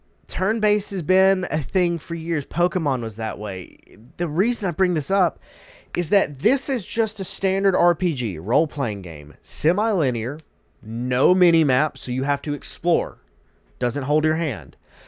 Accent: Southern United States, United States; I'm as Southern as it gets. Now, my accent has subsided over the years.

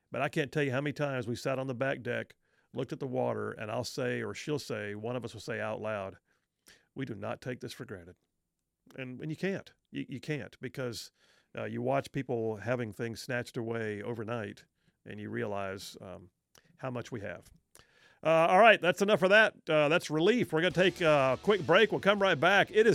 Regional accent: United States; And I'm an American citizen and I'm a taxpayer.

